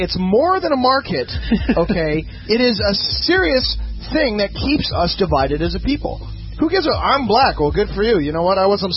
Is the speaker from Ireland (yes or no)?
yes; Ireland; Like, being Irish, okay? Irish people are fucked up because they, like, generally want to be really Irish.